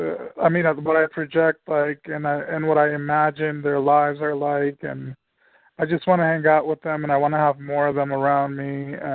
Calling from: New Jersey, United States; from New Jersey.

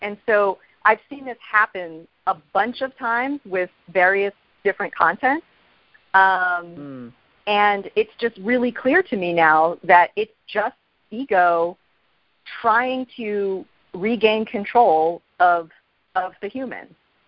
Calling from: Los Angeles, California, United States; from Los Angeles.

